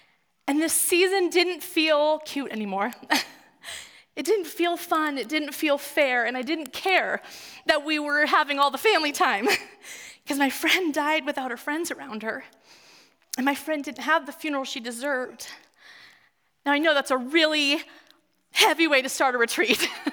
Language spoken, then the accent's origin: English; California, United States; also born or lived in Minnesota; I grew up in California, but for 2.5 years, we moved to Minnesota